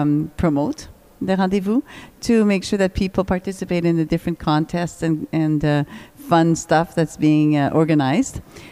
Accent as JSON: {"language": "English", "region": "Manitoba", "country": "Canada", "first_language": "French", "second_language": "English", "said": "the reality in Manitoba is there's English everywhere. So we just learn it from the street. And so my first language is French, but we speak English a lot every day, because it's part of the reality of living outside of Quebec."}